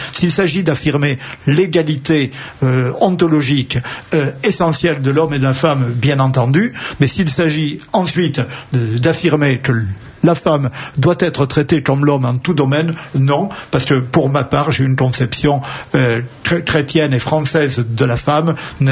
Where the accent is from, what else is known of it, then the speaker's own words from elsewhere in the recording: France; en tant que chrétien, je dirais ceci, c'est que, et en tant que français